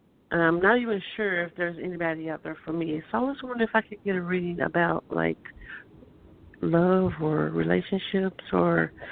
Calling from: Kentucky, United States; I'm from Kentucky

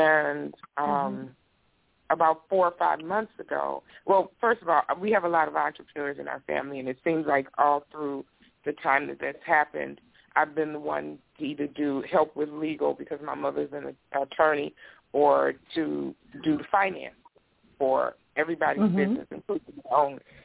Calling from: Detroit, Michigan, United States; I'm calling from Detroit.

